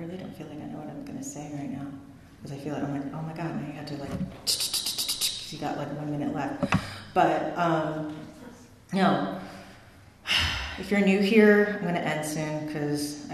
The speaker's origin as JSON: {"language": "English", "town": "Mission Hills", "region": "California", "country": "United States", "tie": "born there", "said": "I wasn't born here. I was born in Mission Hills at Holy Cross Hospital, so I don't have the curse"}